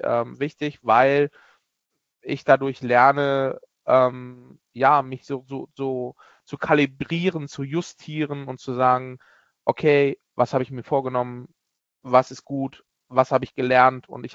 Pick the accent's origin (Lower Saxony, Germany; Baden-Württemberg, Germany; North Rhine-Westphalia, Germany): North Rhine-Westphalia, Germany; Düsseldorf; born there; now in Hamburg, Germany; 44 Jahre alt, gebürtig aus Düsseldorf, Karst, wo ich bis vor ein paar Tagen auch noch war. Jetzt wieder zurück, heute gefahren nach Hamburg, lebe seit 17 Jahren in Hamburg.